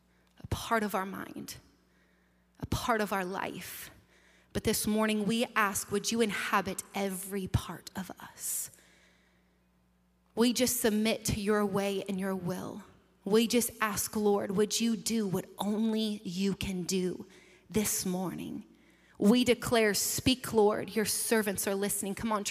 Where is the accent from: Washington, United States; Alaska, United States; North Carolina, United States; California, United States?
Washington, United States; And so we grew up in the Pacific Northwest, just north of Seattle, and it is beautiful up there.